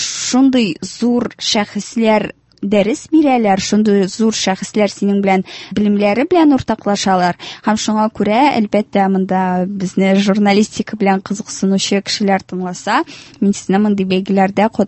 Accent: Arsk, Tatarstan, Russia; Әйе, мин Арчадан.

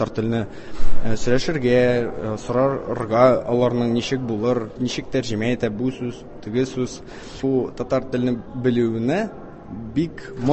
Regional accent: Zainsk, Tatarstan, Russia; Мин Зәй районыдан, Зәй шәһәре. Анда яшь кешеләр татар телен белмиләр. Мин дә әз генә сөйләштем әби белән, әни белән.

